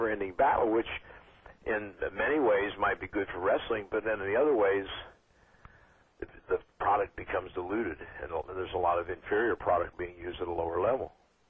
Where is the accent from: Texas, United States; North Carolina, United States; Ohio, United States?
Ohio, United States; Cincinnati; if I have the Cincinnati Reds here in my hometown